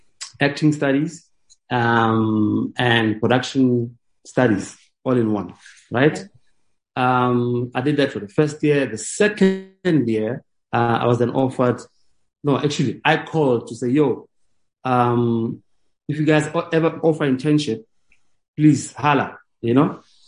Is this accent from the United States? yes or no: no; Vereeniging, Gauteng, South Africa; So high school, I was at high school briefly. So I went to General Smuts in Vereeniging, and I was always interested in the arts, you know.